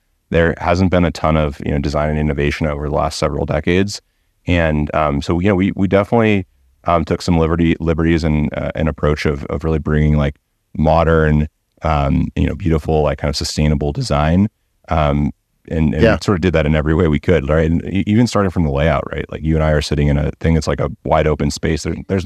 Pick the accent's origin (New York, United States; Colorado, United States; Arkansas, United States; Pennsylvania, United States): Colorado, United States; I grew up in Colorado. I'm a kind of native Coloradan, and love Colorado.